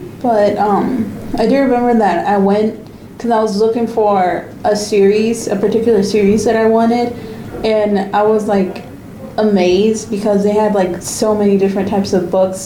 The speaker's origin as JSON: {"language": "English", "region": "Virginia", "country": "United States", "tie": "born there", "said": "Well, I was born here in Harrison Marine, Virginia"}